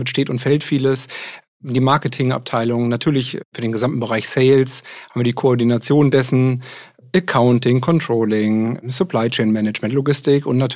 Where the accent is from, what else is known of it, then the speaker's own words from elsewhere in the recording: Kiel, Schleswig-Holstein, Germany; born there; Ich bin tatsächlich in Kiel geboren